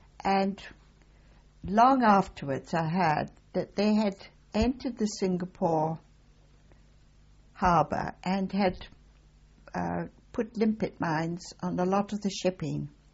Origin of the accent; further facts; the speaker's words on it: Scotland, United Kingdom; now in Australia; normally they called them Pommies, but being a Scot